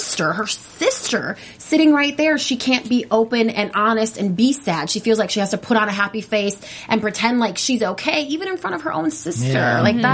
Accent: Middle America, United States; I'm from Middle America, and people look different in other parts of the country than they do in Beverly Hills.

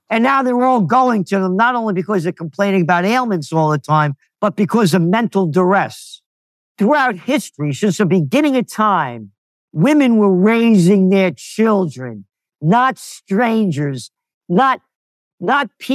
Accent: New York City, New York, United States; I grew up in the Bronx as a kid. I was the youngest of five. I ran away from kindergarten at 4.5 years old across the Boston Post Road.

